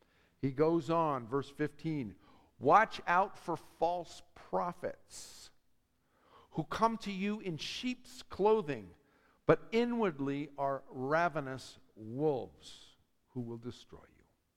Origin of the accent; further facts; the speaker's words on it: United States; I'm an American, and I'm an American of my time.